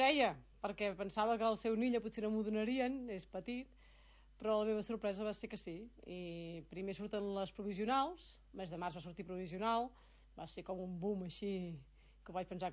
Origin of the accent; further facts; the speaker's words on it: Catalonia, Spain; L'enyoraré molt, perquè jo vinc del Ripollès, enyoro també les muntanyes, m'encanten les muntanyes i el meu poble del Ripollès.